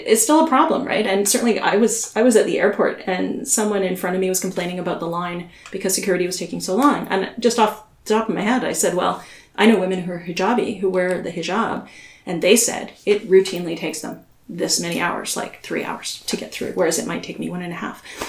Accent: Toronto, Ontario, Canada; Pardon me, I'm from Toronto.

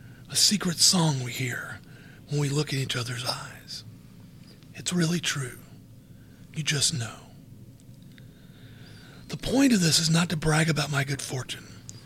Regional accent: Georgia, United States; I'm from Georgia, she's from Wisconsin.

